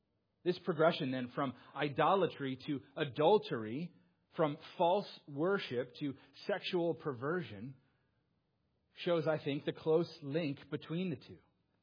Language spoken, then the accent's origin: English; the North, United States; now in North Carolina, United States; I'm from the North, and when I moved to North Carolina, it was really the first time that I saw there were still laws in place about prohibiting the sale of alcohol on Sunday.